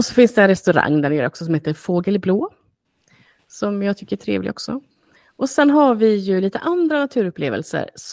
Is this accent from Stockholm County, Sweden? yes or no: no; Oskarshamn, Kalmar County, Sweden; från min hemstad Oskarshamn där jag växte upp